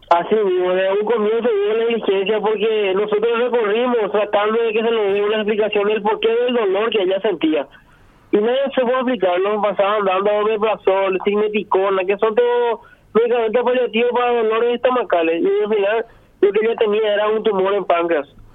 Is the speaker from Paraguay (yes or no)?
yes; Paraguay; como hijo y como paraguayo